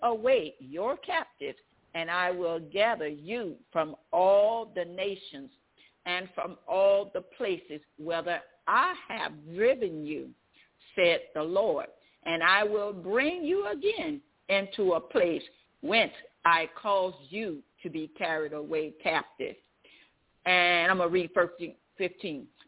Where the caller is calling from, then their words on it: Zachary, Louisiana, United States; I'm calling from Zachary, Louisiana.